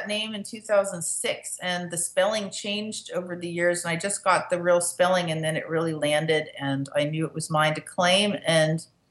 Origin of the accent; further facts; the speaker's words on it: Virginia, United States; In Virginia. Okay. So we started young back there, you know.